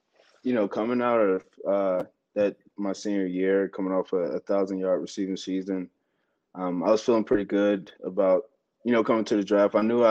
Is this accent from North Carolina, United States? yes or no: yes; North Carolina, United States; And Duke was actually in my hometown, so kind of wanted to get away, and Wake Forest is the best option.